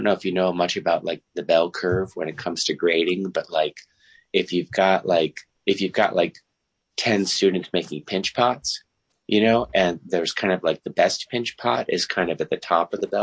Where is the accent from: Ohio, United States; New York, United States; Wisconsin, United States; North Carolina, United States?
New York, United States; Alter Ridge; I usually, when I meet people, I say I'm from Alter Ridge, upstate New York. And then they say, where's that? And I say, well, it's just right outside of Malta.